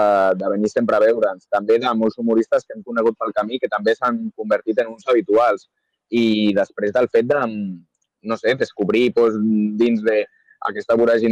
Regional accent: Tarragona, Catalonia, Spain; és molt guai per la gent que som de Tarragona, que sabem el que és sentir-se una mica menyspreat des de Barna

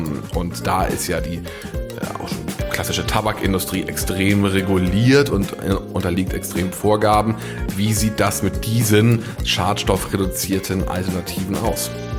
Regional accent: Bavaria, Germany; am Ammersee treffen, meiner alten Heimat.

